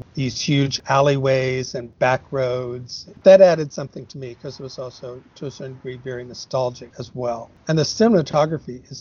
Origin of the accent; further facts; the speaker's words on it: Corpus Christi, Texas, United States; I grew up in Texas. Yeah. I didn't grow up in West Texas, but I grew up in Corpus Christi, which is Southeast Texas.